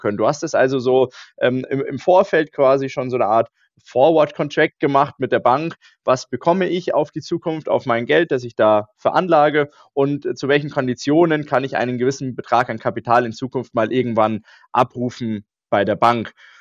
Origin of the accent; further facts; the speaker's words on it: Ingolstadt, Bavaria, Germany; also born or lived in Regensburg / Saarbrücken / Munich; Also ich selber bin jetzt mittlerweile 30 Jahre alt. Ursprünglich komme ich aus Ingolstadt, wohne da immer noch, habe zwischendrin studiert, war in Regensburg und in Saarbrücken und in München unterwegs, habe da gearbeitet